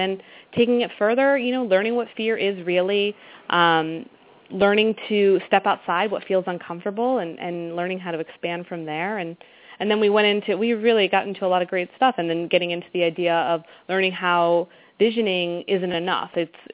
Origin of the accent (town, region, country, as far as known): Hershey, Pennsylvania, United States; born or raised there